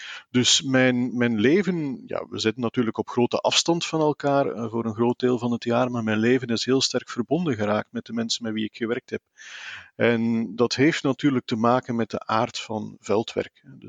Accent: Flanders, Belgium; accent: standard Flemish; Dus ik kom zelf uit West-Vlaanderen, een deel van Vlaanderen waar dialecten nog heel sterk staan. Maar ik ben zelf, jammer genoeg, niet opgegroeid in het dialect. Dus ik ben opgegroeid in wat moet doorgaan voor een standaard Vlaams. Maar ik begreep wel het dialect perfect

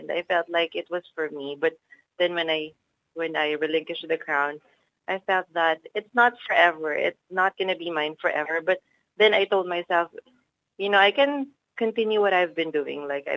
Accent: Philippines; I'm Filipino, and I know many languages

